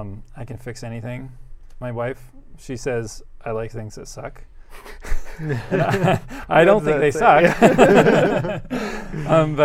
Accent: Maine, United States; I guess I'm a Mainer. I'm from Maine.

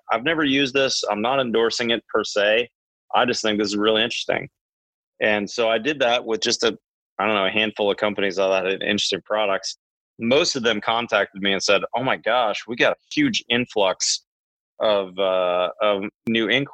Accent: the South, United States; I just didn't feel like they had good info for me as a Southerner.

